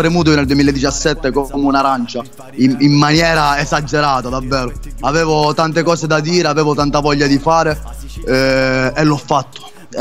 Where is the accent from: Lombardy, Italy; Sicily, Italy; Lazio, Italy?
Sicily, Italy; accent: Catanese; ho scritto questa canzone appunto in dialetto, nel mio dialetto, cioè quello catanese